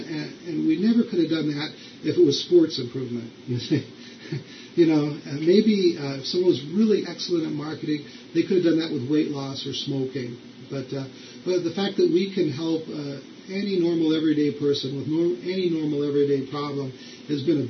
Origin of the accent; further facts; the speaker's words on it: Los Angeles, California, United States; also born or lived in Minneapolis; now in Orange County, United States; And I'm originally from Los Angeles, so for me it was a time to come home. And now we live in Orange County, and our center is in Tustin in Orange County.